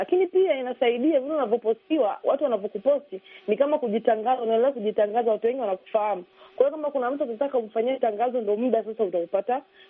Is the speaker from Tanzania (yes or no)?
yes; Babati, Manyara, Tanzania; mimi nimekuwa Babati, nimezaliwa huko, nimekaa na Wairaki, nawafahamu Wairaki. Hata watu wengine wanajua mimi ni Mwiraki.